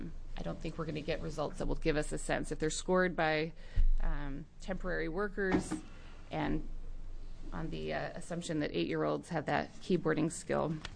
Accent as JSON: {"language": "English", "town": "McMinnville", "region": "Oregon", "country": "United States", "said": "I'm from McMinnville, Oregon."}